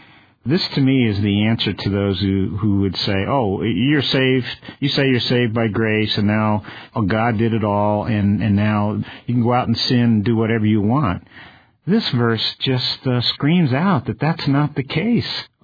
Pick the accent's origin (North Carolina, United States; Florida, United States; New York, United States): New York, United States; Brooklyn; born there; I was born in Brooklyn, and they say it's easy to take me out of Brooklyn, but to take the Brooklyn out of me may take a little longer.